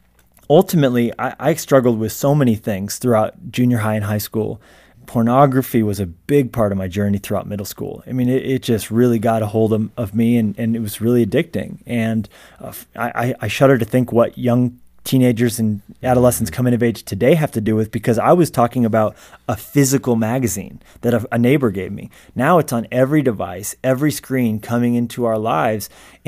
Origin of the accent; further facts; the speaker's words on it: Colorado, United States; Listen, I grew up in Colorado, listened to Focus on the Family as a kid every day driving to school.